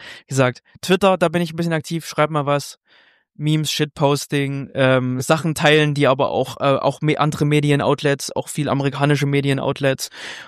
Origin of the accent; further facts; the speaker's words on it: Saxony, Germany; ich komme eigentlich aus dem Erzgebirge und ja eigentlich, genau, auch meine Bergbauregion